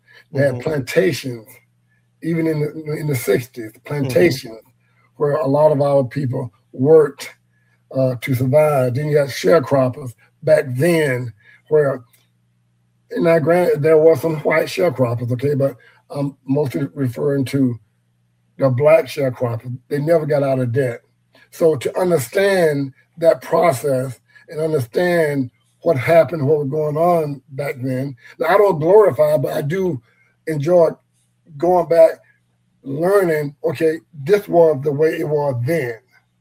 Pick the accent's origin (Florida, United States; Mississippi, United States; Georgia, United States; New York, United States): Mississippi, United States; I meet people, like I said, I grew up in Mississippi.